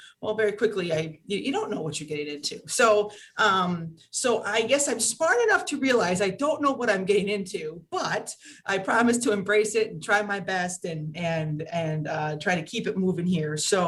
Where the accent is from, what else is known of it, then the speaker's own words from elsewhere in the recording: Kenosha, Wisconsin, United States; born and raised in Kenosha, gone through the school district in Kenosha